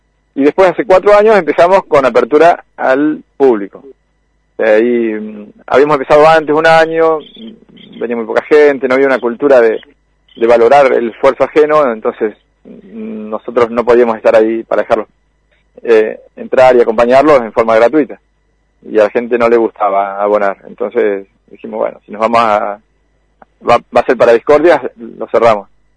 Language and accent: Spanish; Trevelin, Chubut, Argentina; yo soy de Trevelin, del lugar de los turistas.